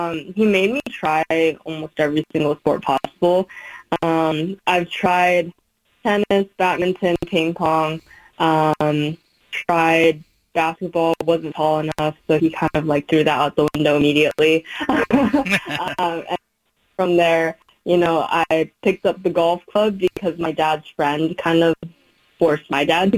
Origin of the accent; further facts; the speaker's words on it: Irvine, California, United States; also born or lived in Arcadia; But I was born in Arcadia, grew up in Irvine. So okay. I pretty much spent the majority of my life in the Orange County area